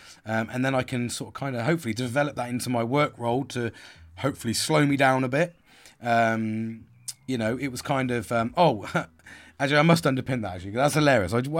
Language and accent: English; England, United Kingdom; I don't even know that, and I'm fucking English.